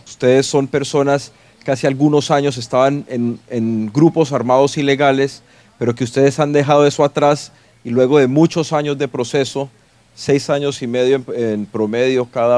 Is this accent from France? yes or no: no; Colombia; Yo como colombiano